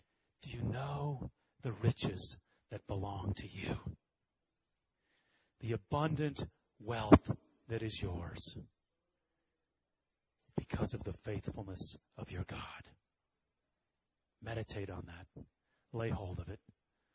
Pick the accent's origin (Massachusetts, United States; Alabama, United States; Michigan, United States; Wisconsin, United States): Michigan, United States; Holland; a guy that I saw on the streets in the town that I grew up on and in Holland, Michigan.